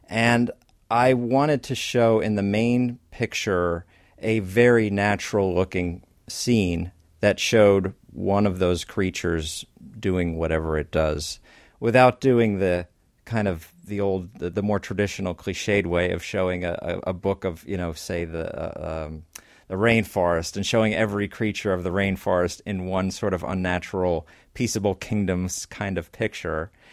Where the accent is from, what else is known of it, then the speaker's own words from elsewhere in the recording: Pennsylvania, United States; now in Rutherford, United States; I grew up in Pennsylvania and moved to Rutherford, New Jersey in 1995.